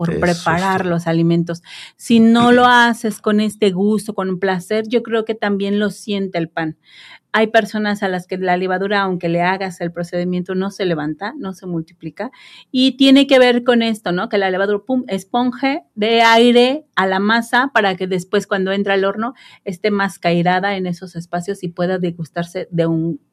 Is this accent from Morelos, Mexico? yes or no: yes; Tehuixtla, Morelos, Mexico; Somos originarios de Tehuizla.